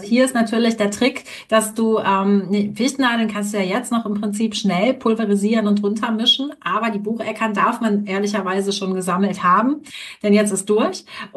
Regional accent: Rhineland, Germany; Ich bin ja auch Rheinländerin und brauche einfach dieses harte Brot.

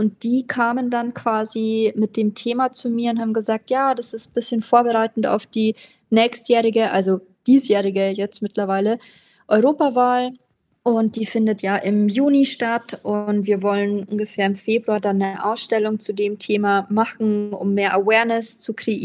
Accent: Regensburg, Bavaria, Germany; meine Heimatstadt Regensburg, die habe ich ja vorhin auch schon erwähnt, quasi bayerisches Städtchen in der Oberpfalz

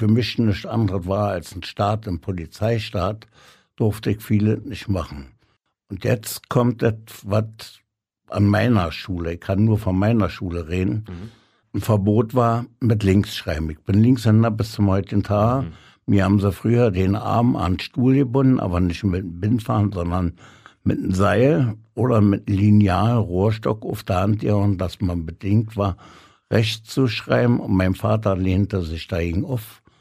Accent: Berlin, Germany; Ich bin waschechter Berliner in 6. Generation.

